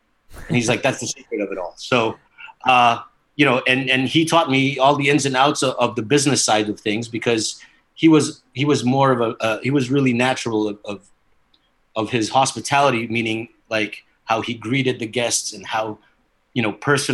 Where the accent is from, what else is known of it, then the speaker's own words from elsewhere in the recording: Boston, Massachusetts, United States; I was born here, but I grew up in Boston, Massachusetts.